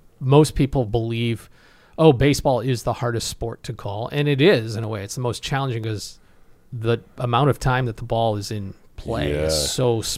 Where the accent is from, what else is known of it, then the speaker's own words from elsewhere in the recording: Chicago, Illinois, United States; and I grew up in Chicago area